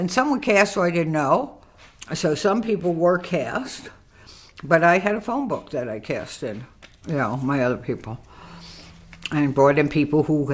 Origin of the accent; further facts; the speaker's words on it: New York City, New York, United States; born there; I was born in the Bronx, New York.